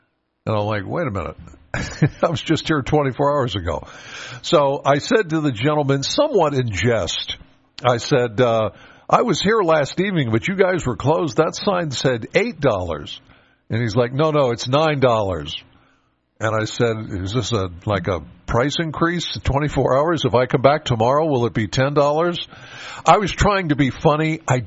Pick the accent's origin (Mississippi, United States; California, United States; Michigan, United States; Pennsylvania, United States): Pennsylvania, United States; Penns Valley; Now, I'm from Penns Valley, so this isn't far from home.